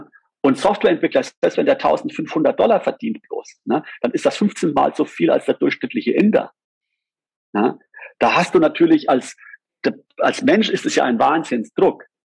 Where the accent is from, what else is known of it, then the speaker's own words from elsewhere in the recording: Germany; in Deutschland ist es halt so, was passiert in uns als Deutsche, wenn wir unseren Job verlieren?